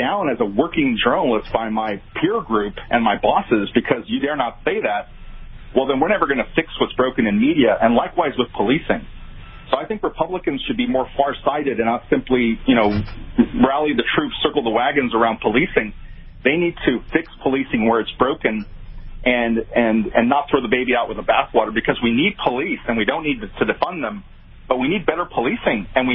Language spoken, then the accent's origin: English; California, United States; now in San Diego, United States; I grew up in the San Joaquin Valley in Central California near Fresno. And now I live in San Diego, where I've lived for the last 15 years.